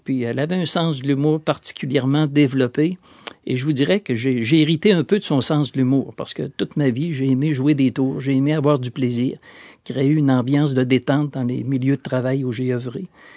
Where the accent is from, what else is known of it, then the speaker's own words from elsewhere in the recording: Saint-Romuald, Quebec, Canada; born there; Mon père est natif de Saint-David. Moi, je suis né à Saint-Romuald.